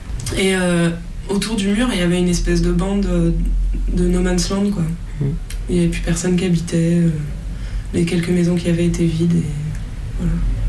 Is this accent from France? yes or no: yes; France; en tant que Française, dans les quartiers irlandais, on est accueillis comme des soutiens